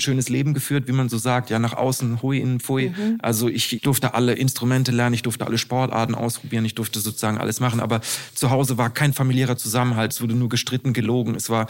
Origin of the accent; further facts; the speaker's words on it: Heidelberg, Baden-Württemberg, Germany; Ich bin 47 und in Heidelberg geboren, glaube ich. Ich weiß es nicht genau, weil ich bin weiß, ich kenne meine echten Eltern nicht. Und bin aber in Heidelberg aufgewachsen, die ersten 6 Jahre bei meiner Oma, bei meiner russischen Oma auf der Couch.